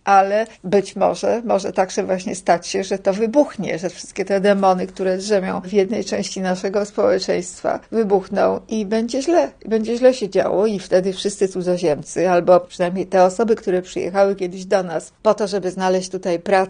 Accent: Łódź, Łódź Voivodeship, Poland; żeby było więcej innych ludzi, a nie tylko my, łodzianie albo my biali.

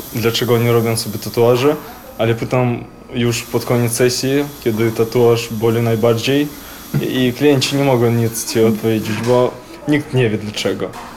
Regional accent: Minsk, Belarus; Polish is a second language; now in Poland; Ja jestem z Mińsku, z Białorusi.

